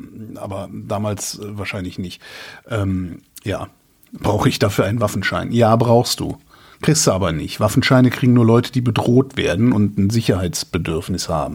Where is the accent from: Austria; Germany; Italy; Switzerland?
Germany; Rhineland; Ich meine, wir sind ja beide im Rheinland aufgewachsen.